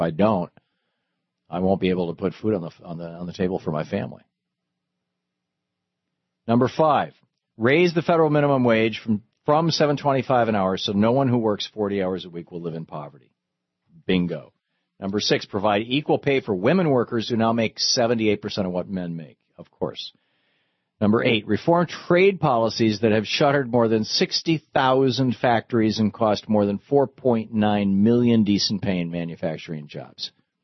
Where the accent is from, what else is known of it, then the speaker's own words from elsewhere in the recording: Michigan, United States; Michigan, I grew up in Michigan, the quintessential union state.